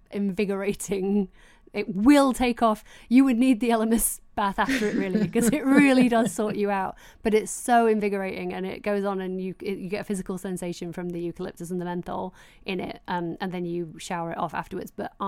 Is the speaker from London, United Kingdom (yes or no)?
no; Doncaster, Yorkshire and the Humber, United Kingdom; And I remember growing up in Doncaster and reading all about it in the magazines